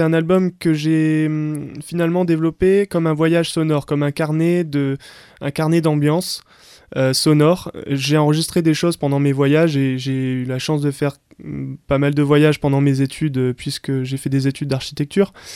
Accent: Lille, Hauts-de-France, France; donc je viens de Lille.

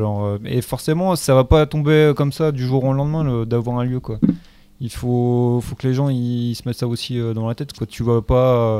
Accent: Arras, Hauts-de-France, France; je suis né à Arras, quoi. Donc, toute ma jeunesse, mon adolescence, je l'ai passé à essayer de chercher des endroits cool aussi dans la ville, quoi.

